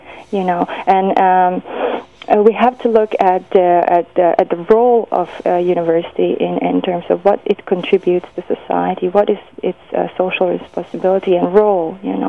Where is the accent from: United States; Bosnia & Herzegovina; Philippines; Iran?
Bosnia & Herzegovina; Well, yes, I grew up in Bosnia, and I lived through the war and, until 1995.